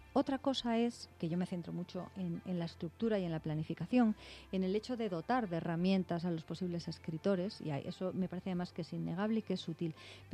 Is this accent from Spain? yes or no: yes; Bilbao, Basque Country, Spain; Sí, yo soy vasca. Mi familia es gallega, eran emigrantes gallegos en el País Vasco, pero nací en Bilbao debido a ello.